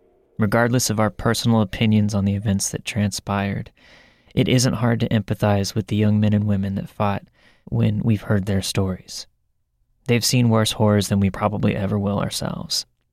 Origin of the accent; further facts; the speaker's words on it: Kennefic, Texas, United States; also born or lived in Oklahoma; I was raised in Kennefic, Texas, and that we moved there from Oklahoma in November of 1984.